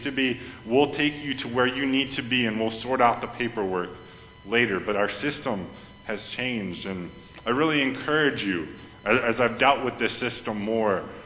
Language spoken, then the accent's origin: English; Watertown, Wisconsin, United States; And if you know me, I'm from Watertown, Wisconsin.